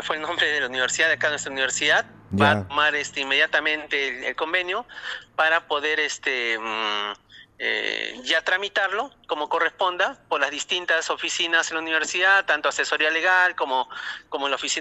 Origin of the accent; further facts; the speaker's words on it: Tacna, Peru; Y ya yo el lunes estoy de retorno ya en Tacna, en mi tierra, ¿no?